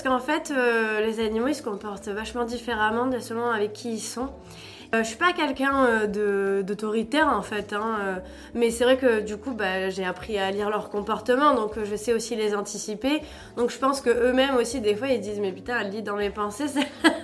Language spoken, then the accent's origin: French; Bayonne, Nouvelle-Aquitaine, France; Tu vois, je suis née à Bayonne, donc j'ai été élevée avec le jambon de Bayonne, tu vois.